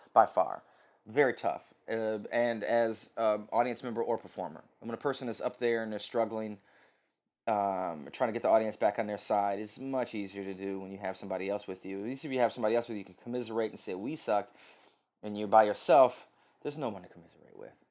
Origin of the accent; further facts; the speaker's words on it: Flint, Michigan, United States; now in Los Angeles, United States; I'm from Detroit, I'm from Michigan, I'm from Flint, actually.